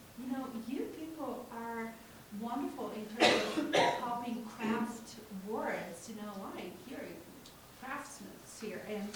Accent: Brazil; accent: Brazilian; English is a second language; for putting up with my terrible Brazilian accent.

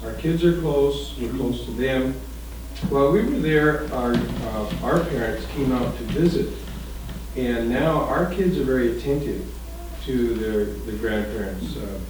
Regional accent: Everett, Washington, United States; moved away as an adult; also born or lived in Syria / Ethiopia / Kenya; My wife and I grew up in Everett, Washington, but we raised our children in Syria and Ethiopia and Kenya.

